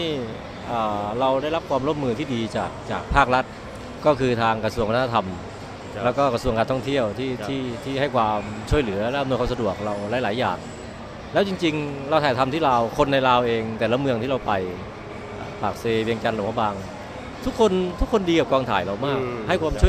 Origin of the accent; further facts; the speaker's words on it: Surin, Thailand; ทั้งที่บ้านผมอยู่สุรินทร์แล้วก็ใกล้กับเมืองลาวใกล้กับปากเซแค่ประมาณ200กิโล